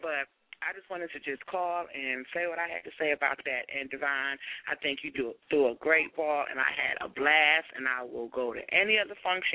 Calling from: Texas, United States; I came all the way from Texas, and I had such an amazing time

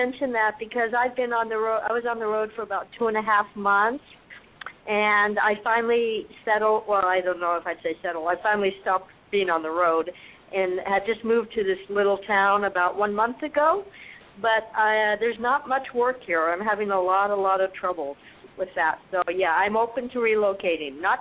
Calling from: Arizona, United States; I'm calling from Arizona.

